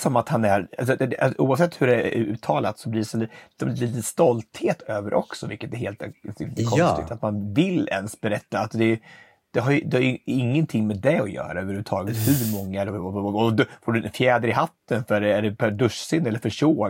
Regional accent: Katrineholm, Södermanland, Sweden; Vi växte upp i Östansjö och Katrineholm

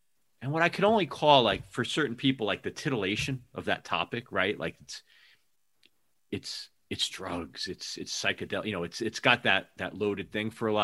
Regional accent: Hamden, Connecticut, United States; Well, I'm from Hamden, so I'm also a.

